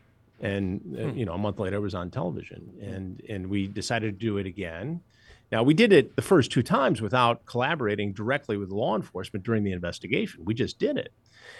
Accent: Detroit, Michigan, United States; I grew up in Detroit and went to school at Michigan State.

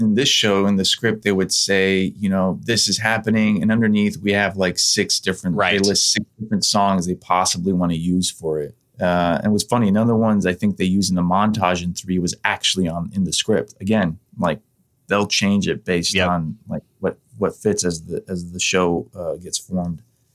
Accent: Chicago, Illinois, United States; I grew up in Chicago. It was a very heavy Polish neighborhood. My mom, because we immigrated, wanted to make sure that I was in touch with my Polish roots. So I went to Polish school.

